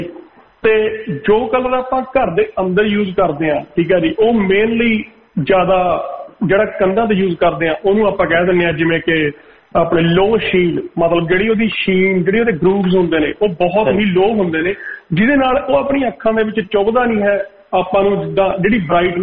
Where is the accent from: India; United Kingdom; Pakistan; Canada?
India; Punjab; now in Australia; ਮੇਰਾ ਪਿੰਡ ਵੈਸੇ ਸਾਹਮਣੇ ਵਾਲਾ ਜੀ ਜ਼ਿਲ੍ਹਾ ਲੁਧਿਆਣਾ ਸਾਡਾ